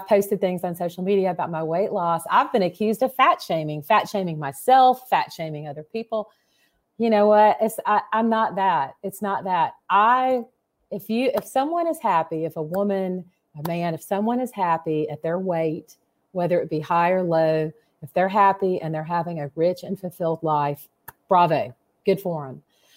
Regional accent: Georgia, United States; Like, I grew up in South Georgia, so food has been tremendously important to me my whole life.

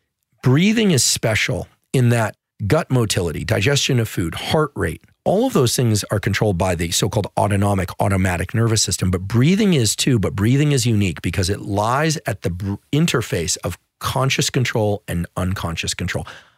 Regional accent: California, United States; Now, I'm from the Bay Area, so we can talk, I can say that with some, you know, self-effacing humor to it.

